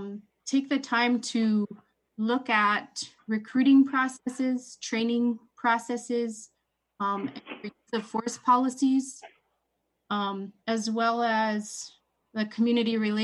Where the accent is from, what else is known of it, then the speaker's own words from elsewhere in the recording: St. Mary's, Alaska, United States; now in Bethel, United States; I've been a resident of Bethel for going on 20 years. I'm originally from St. Mary's, but I live here, and my kids and we all identify Bethel as our home.